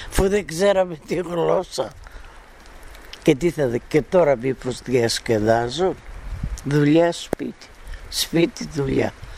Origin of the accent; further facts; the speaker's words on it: Komotini, East Macedonia and Thrace, Greece; Ο τόπος μου. Εδώ γεννήθηκα. Εδώ πήγα σχολείο.